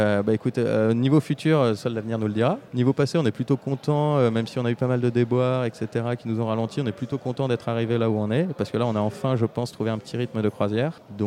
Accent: Paris, Île-de-France, France; Moi, je suis de Paris, moi.

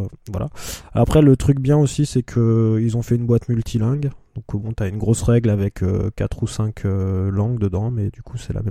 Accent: France; généralement on est content aussi, nous en tant que français, quand c'est un jeu anglais par exemple

